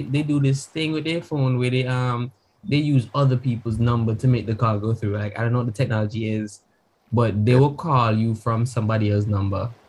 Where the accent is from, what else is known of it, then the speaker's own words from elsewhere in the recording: India; you can't hide your accent, so just roll with it. I'm from India.